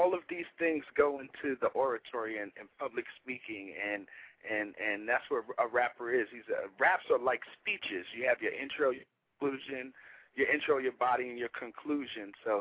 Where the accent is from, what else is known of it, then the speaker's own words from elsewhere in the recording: New York City, New York, United States; being born and raised in Harlem, New York, and, you know, having a tough childhood coming up in Harlem in the ghetto and just, you know, trying to survive.